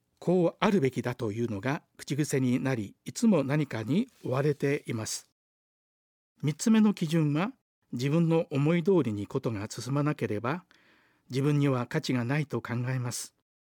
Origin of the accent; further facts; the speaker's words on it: Osaka, Japan; moved away as an adult; 大阪で育った私ですが、日本各地を行き巡り40年ぶりに帰ってきました。20代の青年で大阪を巣立った私も、今はシニア世代も半ばです。